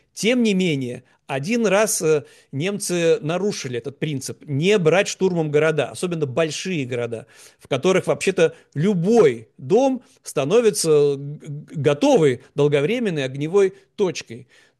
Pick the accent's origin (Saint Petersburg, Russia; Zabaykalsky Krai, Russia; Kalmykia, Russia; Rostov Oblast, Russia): Saint Petersburg, Russia; В 1944 году была снята окончательно блокада Ленинграда, моего родного города, в котором погиб 1 миллион мирных жителей от голода.